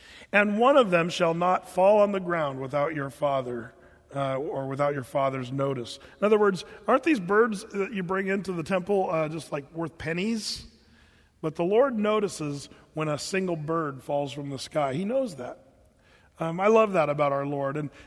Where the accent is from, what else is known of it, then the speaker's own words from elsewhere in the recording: Oregon, United States; I grew up in Southern Oregon where there was some kind of rowdy rednecks.